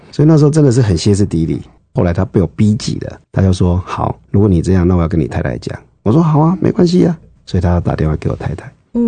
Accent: Changhua County, Taiwan; 因为我们是彰化人嘛，就偷行。

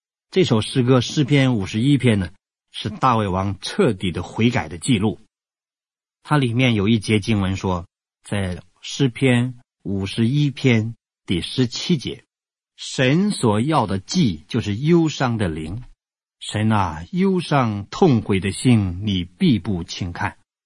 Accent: China; 我们中国人讲修养之道啊，修修养养啊

